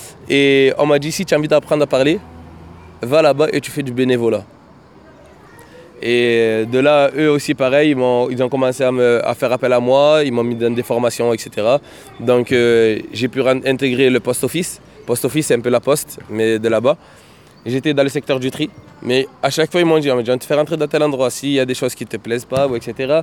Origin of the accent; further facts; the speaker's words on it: Marseille, Provence-Alpes-Côte d'Azur, France; j'ai grandi à Castellane. Maternelle, Castellane. Primaire, Castellane. Collège, Castellane.